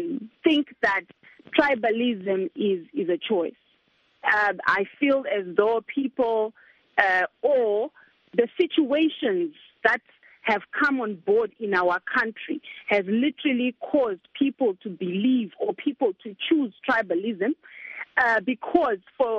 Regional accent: Mberengwa, Midlands, Zimbabwe; also born or lived in Bulawayo; I'm a Shona girl because my father is from Berengwa. I am from Berengwa. I was brought up in Berengwa. I was born in Berengwa. I am definitely a Shona girl. But I was brought up, I was raised in Ngobulawayo, and my mother, Ngumantini, she's a Ndebele woman.

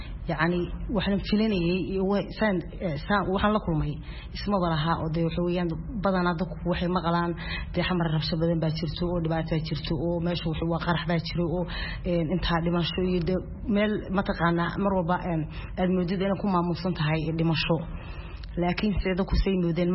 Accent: Norway; also born or lived in Mogadishu, Somalia; waxaan tagay Norway ee Norway ku soo barbaaray ee waxbarashadii iyo noloshii intii badnayd oo horan ku qaatay ee markii dambe waxaan u guuray oo aan u wareegay xagga Canada Canada in muddo ku soo noolaa adigu ku dhawaan 10 sano ee waqtigan haadirkana waxaan isoo wareegay ingiriiska

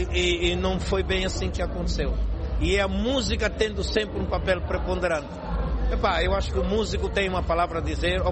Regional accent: Angola; Eu estou a zelar pelo povo angolano, povo da minha terra

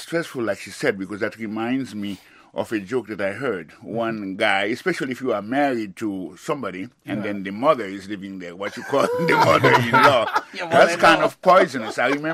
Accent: Haiti; you know, I'm from Haiti.

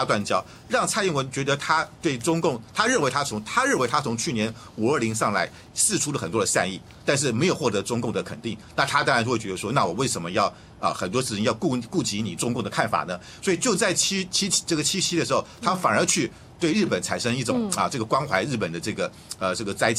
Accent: Taiwan

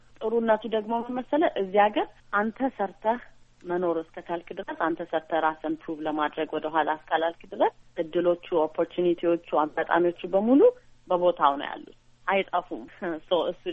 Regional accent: Addis Ababa, Ethiopia; moved away as an adult; now in United States; ከኦሪጂናሊ ከአዲስ አበባ ነው የመጣሁት። አሜሪካ ስኖር 4 ዓመት ሆነኛል።

